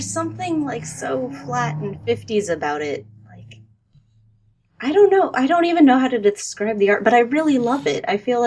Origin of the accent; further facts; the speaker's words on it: California, United States; I grew up in the Bay Area, and my parents never, ever took me to the mountains.